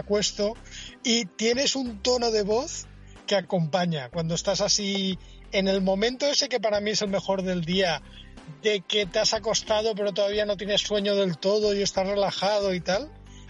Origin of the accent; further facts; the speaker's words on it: Denia, Valencian Community, Spain; ahora mismo estoy en mi pueblo, estoy en Denia, por circunstancias de la vida.